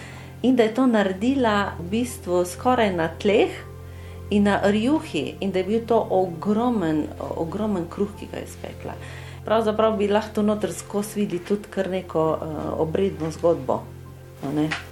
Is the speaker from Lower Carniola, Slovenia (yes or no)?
no; Carinthia, Slovenia; Ne razlikuje se precej od mojega domačega kraja, ki je sosednja vasa.